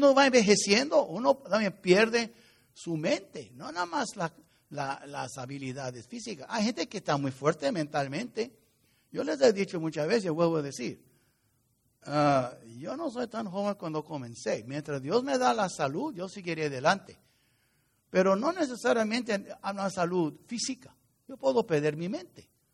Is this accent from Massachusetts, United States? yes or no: no; New York, United States; Yo crecí en Nueva York, ¿verdad? Yo me acuerdo, una vez cuando era niño, tenía 9 años.